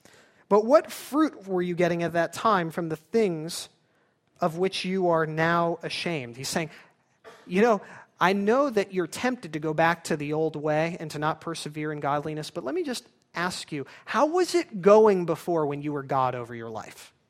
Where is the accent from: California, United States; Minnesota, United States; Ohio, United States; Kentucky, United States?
California, United States; I was from California. That's probably reason enough.